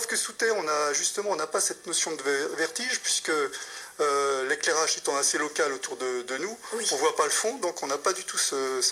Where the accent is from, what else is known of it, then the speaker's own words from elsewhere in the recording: Hauts-de-France, France; moved away as an adult; je suis arrivé dans la région parce que je suis originaire du Nord.